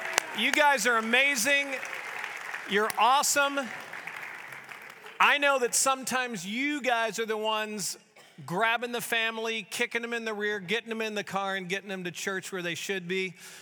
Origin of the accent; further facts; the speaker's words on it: St. Louis, Missouri, United States; When my brother and I were little, we grew up in St. Louis